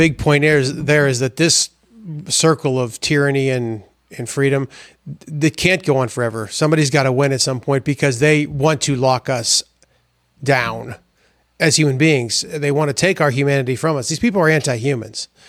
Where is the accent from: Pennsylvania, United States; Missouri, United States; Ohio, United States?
Pennsylvania, United States; Pittsburgh; the perfect example is I'm from Pittsburgh. There's a place outside of Pittsburgh called Charleroi. I'm very familiar with that neighborhood.